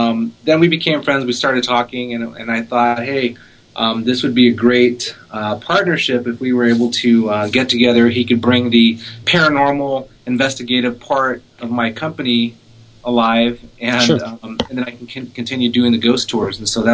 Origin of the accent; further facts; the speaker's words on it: Orange, California, United States; And I grew up here in Old Town Orange, here in Southern California.